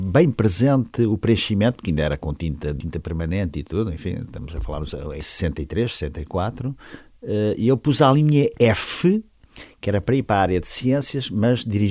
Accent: Ilha, Aveiro, Portugal; Sou já um septuagenário, sou natural de Ilha, distrito de Aveiro

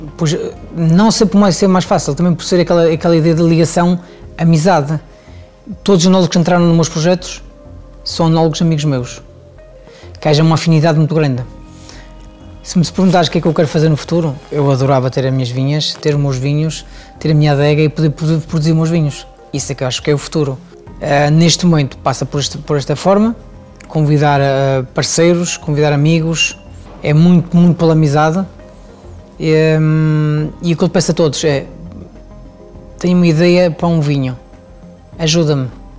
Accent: Switzerland; now in Portugal; Eu venho da Suíça ainda muito jovem. Chego a Portugal

